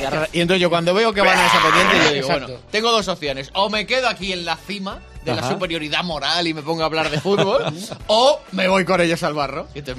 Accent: Carranque, Castilla-La Mancha, Spain; Se llama Josué, es el cura de Carranque

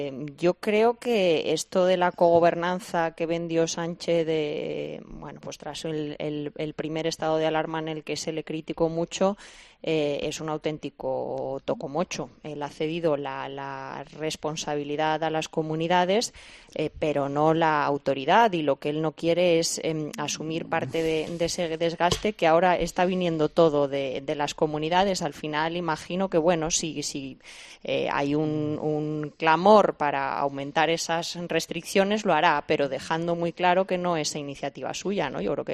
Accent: Castile and León, Spain; como somos los castellanos y leoneses.

